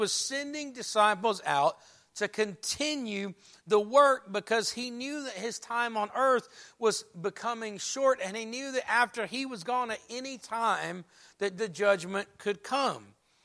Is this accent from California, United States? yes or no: no; Conyers, Georgia, United States; I remember growing up in Conyers, Georgia, I think I went to 4 or 5 different elementary schools between kindergarten and 5th grade.